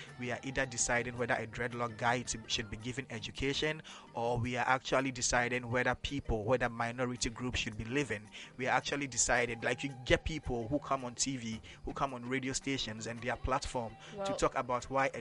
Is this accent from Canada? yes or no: no; Ghana; growing up in Ghana, right? Anyone who schooled in Ghana knows what social studies has been like.